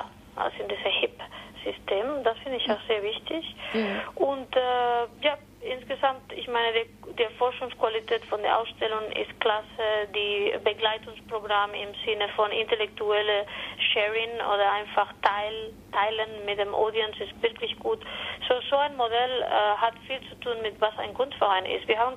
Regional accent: Barcelona, Catalonia, Spain; German is a second language; weil ich komme selber aus Barcelona und ich kenne mich sehr gut.

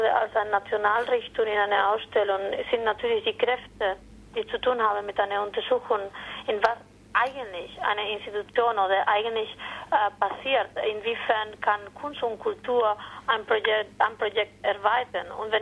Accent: Barcelona, Catalonia, Spain; German is a second language; weil ich komme selber aus Barcelona und ich kenne mich sehr gut.

